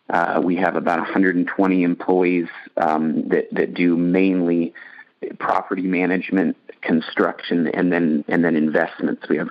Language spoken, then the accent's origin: English; Eugene, Oregon, United States; We grew up in Eugene, Oregon, on the campus, basically, of the University of Oregon there.